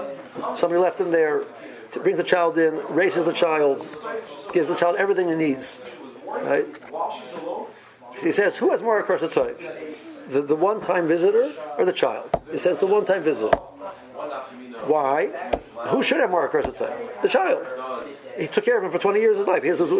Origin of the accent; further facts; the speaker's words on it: Cleveland, Ohio, United States; You know, I'm from Cleveland